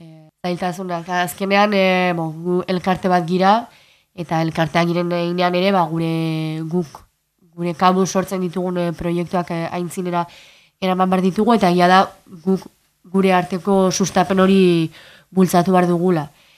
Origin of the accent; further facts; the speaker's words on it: Hendaye, Nouvelle-Aquitaine, France; erran bezala ni Hendaiakoa naiz. Eta ene ikasketak egin eta gero Bilbora joan nintzen, unibertsitate ikasketak egiteko